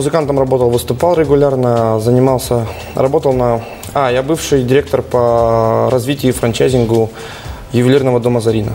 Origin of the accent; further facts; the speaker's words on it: Bishkek, Kyrgyzstan; born there; Я вообще родился на Востоке, в Кыргызстане.